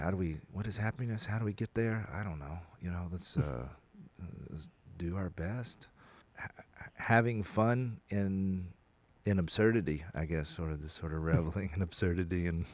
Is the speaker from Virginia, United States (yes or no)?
no; Oklahoma, United States; I mean, I raised kids and I was raised in Oklahoma. So I've, you know, played football and eaten apple pie